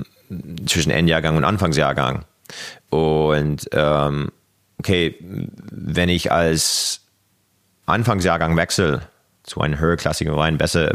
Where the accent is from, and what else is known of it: Kamloops, British Columbia, Canada; born or raised there; German is a second language; now in Germany